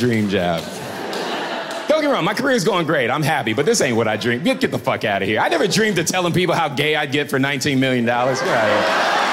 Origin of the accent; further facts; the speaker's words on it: Florida, United States; now in Los Angeles, United States; I live in LA now. I've been there for 5 years. The number one question I get asked when I tell people I'm from Florida